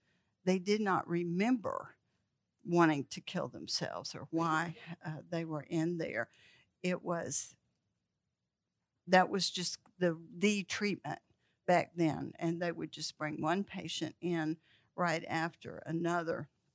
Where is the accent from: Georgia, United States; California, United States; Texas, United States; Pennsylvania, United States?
Georgia, United States; Peachtree City; I am from Peachtree City, Georgia, near Atlanta.